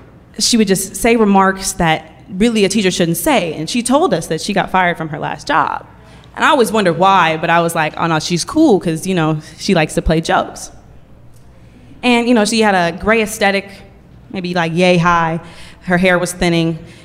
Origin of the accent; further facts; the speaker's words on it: Oakland, California, United States; I'm from Oakland, and I already know Oakland has a negative connotation behind it.